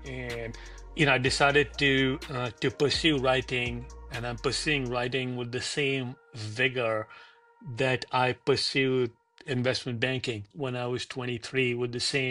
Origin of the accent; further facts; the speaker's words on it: Delhi, India; moved away as an adult; I was born in Delhi for the first 21 years of my life.